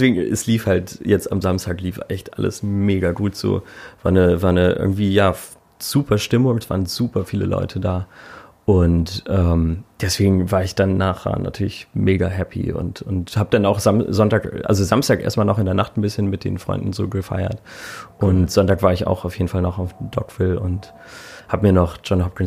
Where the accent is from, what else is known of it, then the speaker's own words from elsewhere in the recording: Hamburg, Germany; Und Hamburg ist nach wie vor auch meine Lieblingsstadt. So, also einfach meine Heimatstadt.